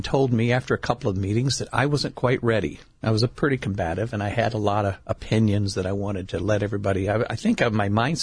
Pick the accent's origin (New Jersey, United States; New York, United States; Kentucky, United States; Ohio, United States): Kentucky, United States; I grew up in Kentucky.